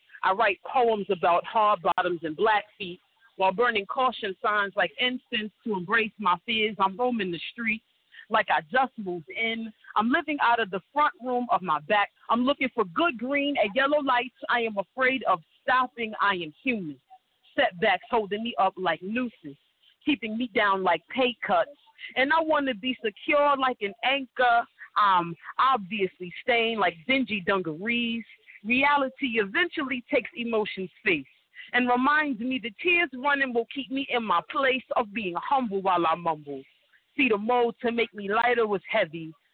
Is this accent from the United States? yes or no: yes; New York City, New York, United States; now in Los Angeles, United States; I'm a poet from New York City. Right now I'm out in L.A. just chilling